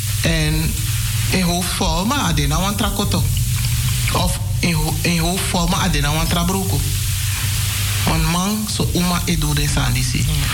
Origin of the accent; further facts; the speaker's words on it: Suriname; Want ik ben Surinamer. Ik ben geen Antilliaan.